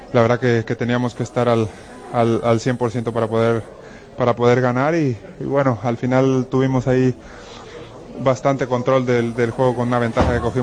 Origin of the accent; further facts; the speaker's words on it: Mexico; La verdad que siendo mexicano admiro a cualquier deportista que está fuera del país.